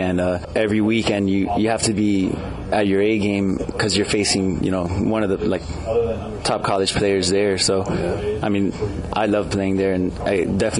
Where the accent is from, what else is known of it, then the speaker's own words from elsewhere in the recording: Miami, Florida, United States; born there; My parents are Cuban. I was born in Miami.